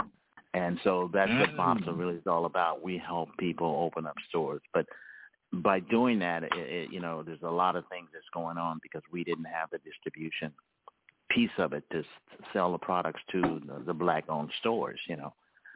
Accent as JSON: {"language": "English", "region": "Mississippi", "country": "United States", "tie": "born there", "said": "well, you know, it's my history because I was born in Mississippi and we had to get that truck."}